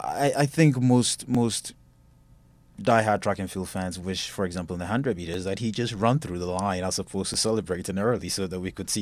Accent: Ghana; in each of the Olympics I participated in, I represented my home country, Ghana.

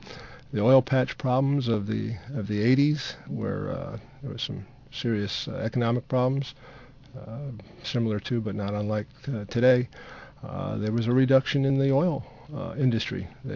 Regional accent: New York, United States; also born or lived in New Jersey; I'm from New York and New Jersey originally.

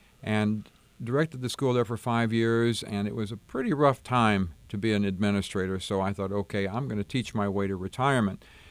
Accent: Cleveland, Tennessee, United States; I'm actually a native of Cleveland, Tennessee, so for the opportunity to come back to my home state and to serve the future music was very enticing.

